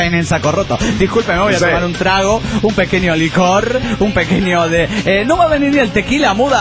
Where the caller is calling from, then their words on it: Caracas, Capital District, Venezuela; de Caracas, Venezuela.